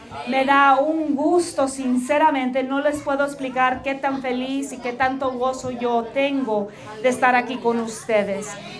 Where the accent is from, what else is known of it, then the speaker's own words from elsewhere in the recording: McAllen, Texas, United States; yo soy del Valle del Río Grande en McAllen. Y ese está ubicado en la frontera de México, en Texas, de la frontera de México y los Estados Unidos.